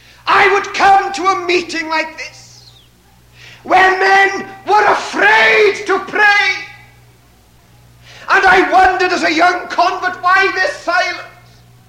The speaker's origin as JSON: {"language": "English", "town": "Llanelli", "region": "Wales", "country": "United Kingdom", "tie": "born or raised there", "said": "I was preaching in a convention in my hometown of Llanelli in South Wales."}